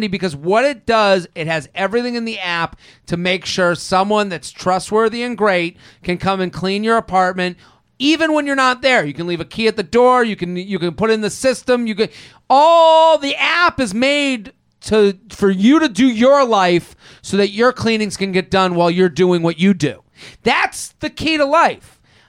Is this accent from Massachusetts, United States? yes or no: yes; Massachusetts, United States; So I grew up outside of Boston.